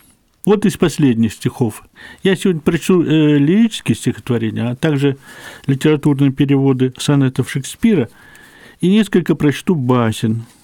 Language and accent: Russian; Barnaul, Altai Krai, Russia; moved away as an adult; also born or lived in Pavlodar, Kazakhstan; Я родился в Барнауле в 1945 году и там же закончил среднюю школу, а затем работал на заводе 6 лет.